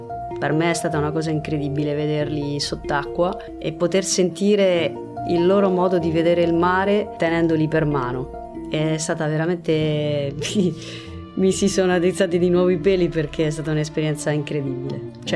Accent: Rome, Lazio, Italy; io sono di Roma

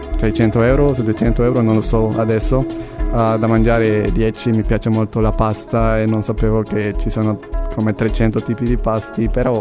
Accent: Guatemala; Italian is a second language; now in Cagliari, Italy; Dal Guatemala.

